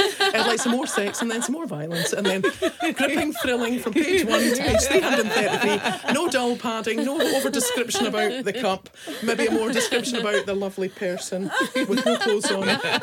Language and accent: English; Scotland, United Kingdom; Cheapskates, yeah, we're from Scotland.